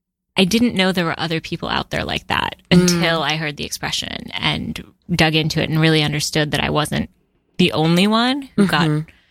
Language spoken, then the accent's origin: English; Pakistan; born there; I was born in Pakistan in 1983 to, obviously, my mother and father. I was at the time, the fourth of four.